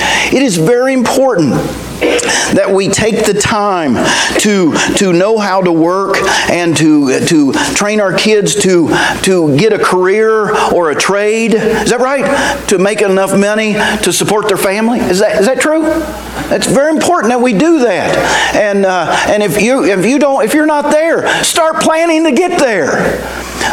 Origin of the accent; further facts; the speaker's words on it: West Virginia, United States; I'm from West Virginia. Do you know what West Virginia is known for?